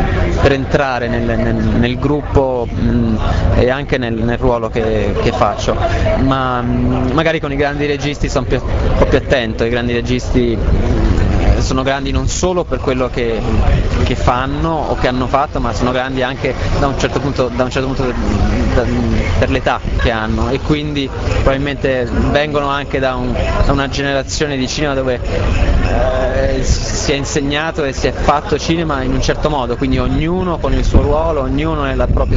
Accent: Genoa, Liguria, Italy; Io sono genovese, sì, anche se è una Genova un po' diversa dal solito

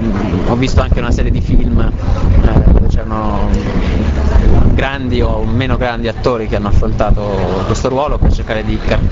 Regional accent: Genoa, Liguria, Italy; Io sono genovese, sì, anche se è una Genova un po' diversa dal solito

